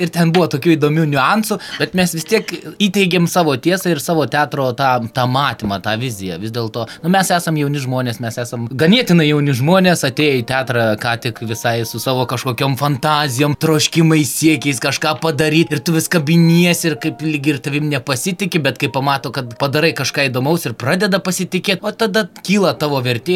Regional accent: Samogitia, Lithuania; Nes aš negaliu lietuvišką te pasakyti, ką aš galiu žemaitišką visko išsakyti. Nu tada tep nuo dūšių, sen tep normalė. Nes nu mes žemaitė esam tokie dūšių žmonės.

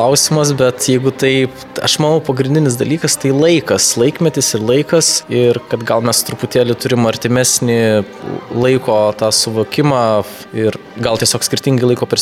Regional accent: Biržai, Panevėžys County, Lithuania; Mažas miestelis, aš pats iš Biržosiu, tai ten visi vieni kitus žino, pažįsta

